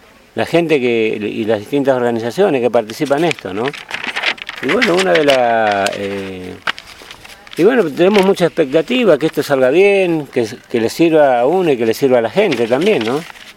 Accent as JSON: {"language": "Spanish", "region": "Neuquén", "country": "Argentina", "said": "Nosotros venimos de Neuquén, pero vivimos al norte, en Chosmalal, es la primer capital del Neuquén."}